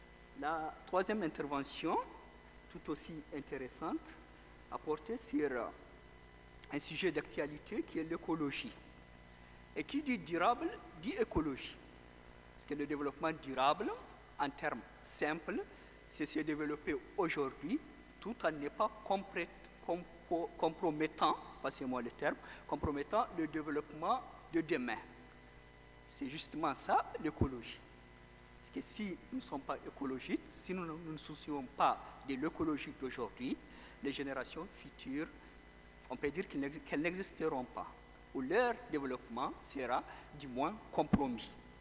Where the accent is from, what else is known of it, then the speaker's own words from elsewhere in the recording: Chad; les Tchadiens, ce sont les habitants du Tchad, donc je suis Tchadien.